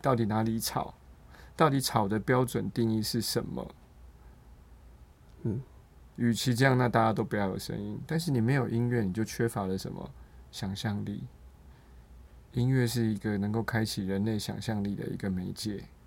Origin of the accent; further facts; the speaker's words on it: Taiwan; 我就更认定了我就是台湾人，没有什么本省外省，我就是在这个岛上长大的人，我就是一个台湾人，我在这边出生，我在这边念书，我在这边成长到现在，我觉得我说我是一个台湾人道道底底